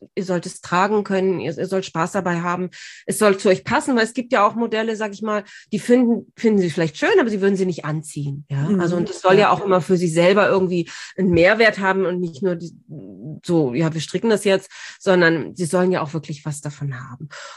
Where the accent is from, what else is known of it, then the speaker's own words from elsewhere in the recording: Bad Tölz, Bavaria, Germany; also eine von den Frauen kenne ich, weil sie aus meiner Heimatstadt kommt, aus Bad Tölz.